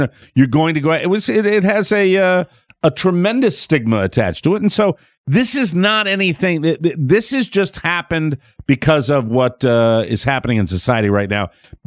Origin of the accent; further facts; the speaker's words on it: Connecticut, United States; I was raised up in Connecticut rooting for the Giants because my father spent a lot of time in New York and rooted for the Giants.